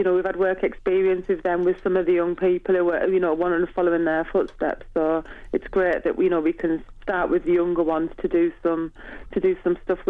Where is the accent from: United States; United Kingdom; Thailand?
United Kingdom; Middlesbrough, North East England; It's actually at my hometown. It's at Middlesbrough.